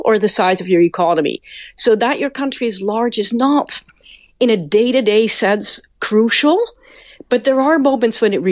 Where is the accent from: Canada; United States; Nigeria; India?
Canada; I'm from Canada, right? So I live in Canada at this time.